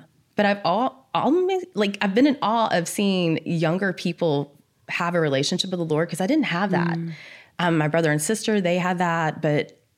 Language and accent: English; Fort Worth, Texas, United States; when we look at Fort Worth, I was raised in Northwest Church of Christ.